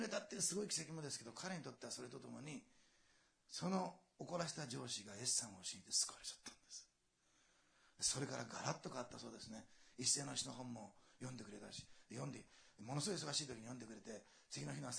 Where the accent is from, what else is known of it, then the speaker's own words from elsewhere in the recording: Osaka, Japan; born there; 私はあのせっかちだからでしょうね、私大阪生まれですから